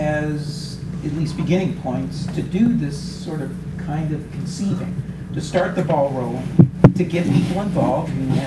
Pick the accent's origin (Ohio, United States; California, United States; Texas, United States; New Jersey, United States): Ohio, United States; I'm from Ohio, and Ohio was pretty darn strong in having some anti-monopoly laws